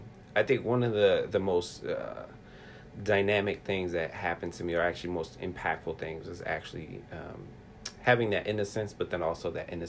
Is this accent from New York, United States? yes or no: yes; Brooklyn, New York, United States; I grew up in Brooklyn, New York, in pre-gentrified Fort Greene. I grew up in a pretty difficult neighborhood, in particular during the crack era of the 80s.